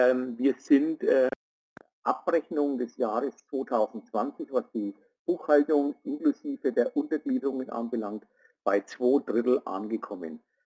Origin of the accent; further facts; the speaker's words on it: Bavaria, Germany; accent: Franconian; Ich spreche Fränkisch, das ist für manche schwierig hier.